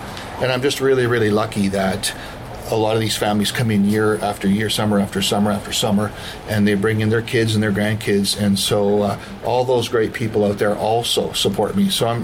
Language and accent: English; Ontario, Canada; also born or lived in Alberta; now in Salmon Arm, Canada; I've been a Salmon Arm citizen for the last 25 years. I'm originally from Ontario, and I headed west a long, long time ago with a stop in Alberta for about 6 years, and then over the Rocky Mountains and over the pass and into the Shuswap.